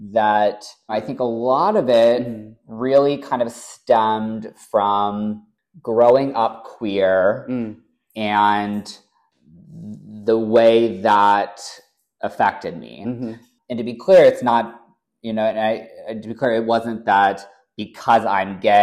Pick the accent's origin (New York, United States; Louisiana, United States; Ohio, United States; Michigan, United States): Ohio, United States; Cincinnati; So I grew up in Cincinnati, Ohio. And even from a very young age, I was always interested in fashion, in Hollywood.